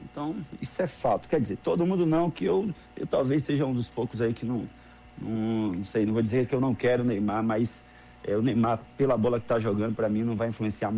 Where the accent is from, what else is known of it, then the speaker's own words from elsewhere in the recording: Northeast Region, Brazil; Eu sou de uma cidade pequena, sou do interior, sou do Nordeste.